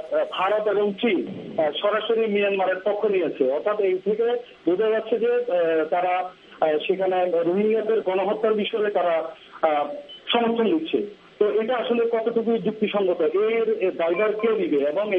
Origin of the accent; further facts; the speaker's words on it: Sandwip, Chittagong Division, Bangladesh; আমার গ্রামের বাড়ি চট্টগ্রামের সন্দ্বীপ উপজেলায়।